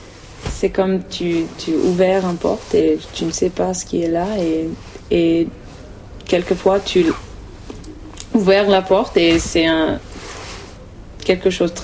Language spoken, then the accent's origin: French; North Carolina, United States; Je viens de la Caroline du Nord. J'habite vers Chapel Hill, 30 minutes dessus. C'est un petit village qui s'appelle Pittsburgh.